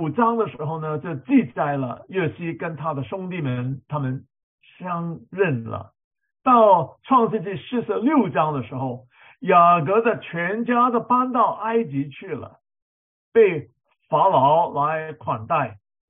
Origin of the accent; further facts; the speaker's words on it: China; 是用了一个我们中国人理解的中国的本时的一个的方法了